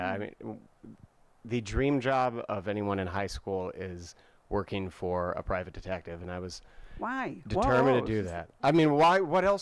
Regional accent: Bloomington, Indiana, United States; It's set in 1999 in my hometown, which was Bloomington, Indiana.

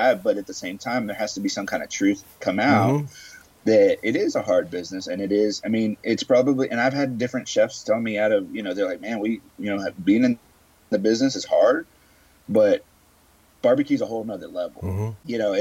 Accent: San Marcos, Texas, United States; a lot of people from my hometown, San Marcos, they were asking, you know, hey, you're going to be in town, you know, and then friends from Austin

